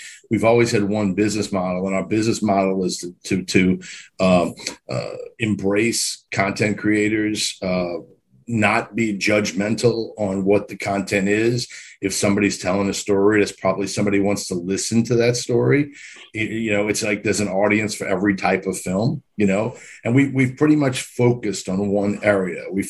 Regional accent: New Orleans, Louisiana, United States; And I grew up in New Orleans, so I grew up in a melting pot kind of city.

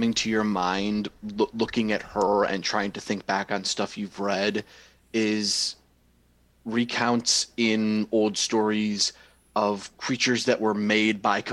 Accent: Brighton, South East England, United Kingdom; Over in Brighton. It's where the family house is.

